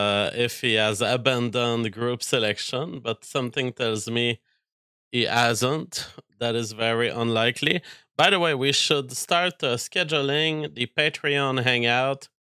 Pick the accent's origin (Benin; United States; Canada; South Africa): Canada; As a Canadian, it was kind of delayed, but now I have it.